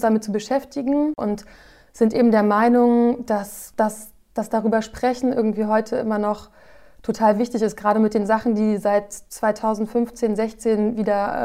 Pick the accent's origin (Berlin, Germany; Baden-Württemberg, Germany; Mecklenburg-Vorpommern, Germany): Mecklenburg-Vorpommern, Germany; Rostock; Und wir sind beide 89 geboren im Herbst, beide in Norddeutschland und ich im Osten und sie im Westen. Und ich in Rostock und sie in Beverstedt.